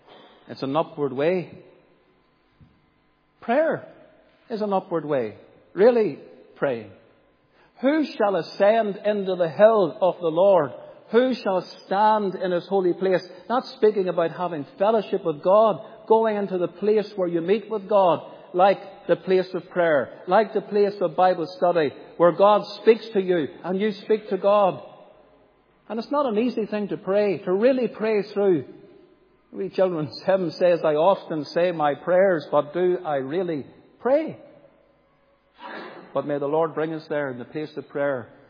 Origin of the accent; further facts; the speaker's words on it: Northern Ireland, United Kingdom; We all know where Stranocum is because we're from North Antrim.